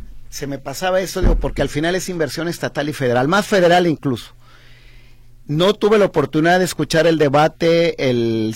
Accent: Tonalá, Jalisco, Mexico; los habitantes en Tonalá que decimos que nacimos en Tonalá, físicamente no nacimos, nacimos en una clínica fuera del municipio y nos registraron en Tonalá.

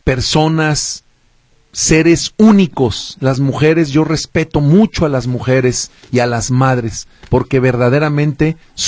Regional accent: Mexico; Idiosincrasia y una historia completa de nuestra vida como mexicanos

